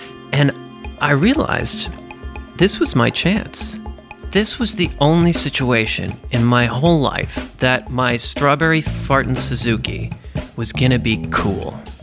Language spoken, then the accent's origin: English; New York City, New York, United States; because of course I'm a New Yorker